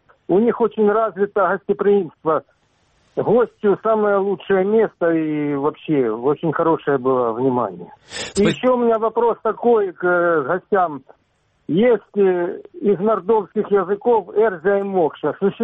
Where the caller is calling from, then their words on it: Donbas, Ukraine; Донбасс, подконтрольная украинская территория.